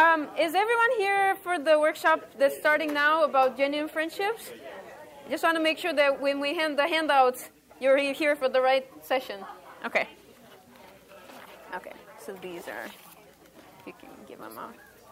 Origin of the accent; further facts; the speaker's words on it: Romania; English is a second language; moved away as an adult; now in United States; and I'm originally from Romania.